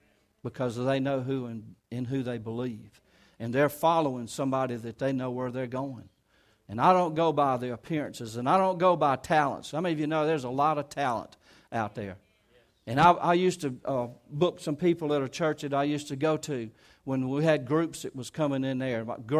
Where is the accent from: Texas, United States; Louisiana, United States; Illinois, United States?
Louisiana, United States; Kentwood; I use that kind of language. Y'all understand I'm from Kentwood.